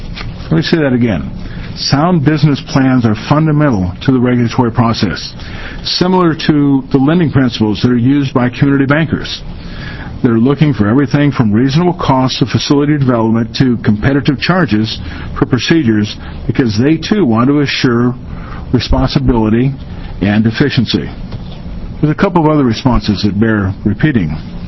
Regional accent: Missouri, United States; I will give you an example in St. Louis, in my home state of Missouri.

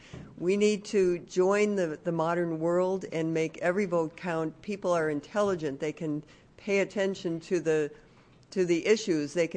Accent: Salem, Oregon, United States; I'm from Salem.

